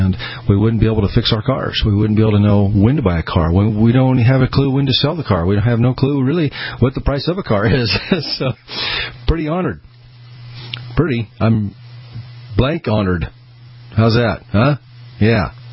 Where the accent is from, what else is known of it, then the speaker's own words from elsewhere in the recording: Boise, Idaho, United States; here in the local town where I'm broadcasting from the Greasy Garage Studio in Boise, Idaho. Been here many, many, many years. Grew up here, raised a family here. And now I have grandkids here.